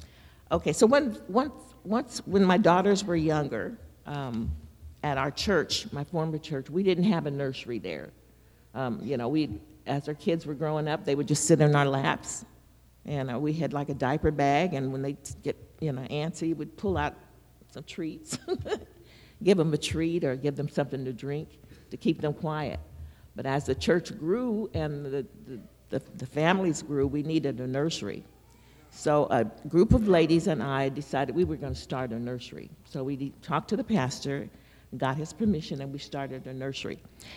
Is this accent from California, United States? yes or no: yes; Stockton, California, United States; now in Sacramento, United States; I was raised in Stockton. Down the road. Moved up here to Sacramento when my oldest daughter, after she came to Sac State, my husband and I moved up here.